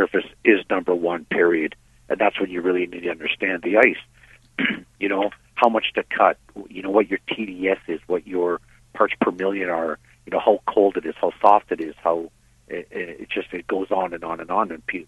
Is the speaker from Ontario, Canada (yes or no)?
yes; Windsor, Ontario, Canada; also born or lived in Alberta; But Windsor's home. It's, you know, I was born in Alberta when my parents first immigrated to Canada. We immigrated right to Alberta, Western Canada, and then my dad landed a job for Chrysler. That's how we ended up in Windsor.